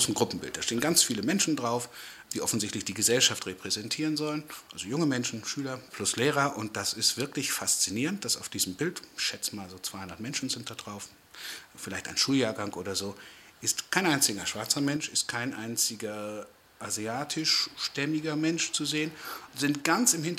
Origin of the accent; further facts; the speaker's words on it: South Africa; German is a second language; now in Germany; da kamen wir gerade aus Südafrika wieder, das ist meine Heimat, und hatten Opa besucht.